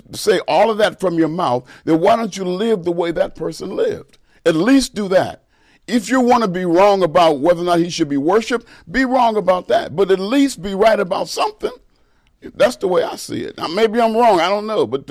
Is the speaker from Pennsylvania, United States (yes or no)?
yes; Pittsburgh, Pennsylvania, United States; I have a friend that I grew up with in the Pittsburgh, Pennsylvania area.